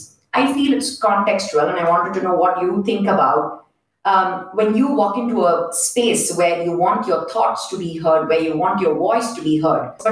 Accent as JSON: {"language": "English", "town": "Chennai", "region": "Tamil Nadu", "country": "India", "tie": "born or raised there", "said": "I could not take the public transport growing up in Chennai in pants."}